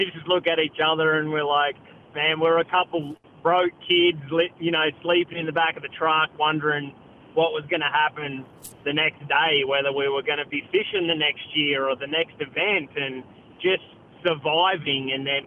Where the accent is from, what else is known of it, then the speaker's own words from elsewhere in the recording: Australia; We sort of had our own personalities, I guess, in Austral